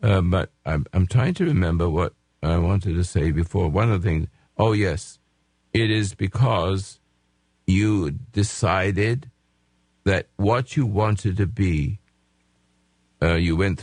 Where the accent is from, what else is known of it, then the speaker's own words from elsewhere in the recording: England, United Kingdom; accent: English; now in Grants Pass, United States; I still got my English accent.